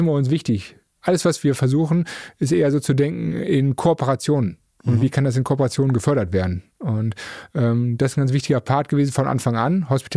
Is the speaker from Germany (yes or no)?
yes; Düsseldorf, North Rhine-Westphalia, Germany; da hat man sich lange immer gesagt, wo sind das eigentlich als Düsseldorfer?